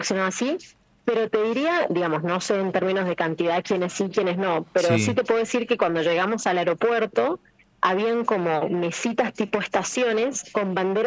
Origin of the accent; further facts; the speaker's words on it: San Juan, Argentina; Yo no tenía, como obviamente soy de San Juan, digamos, no tenía aquí alguien que me viniera a saludar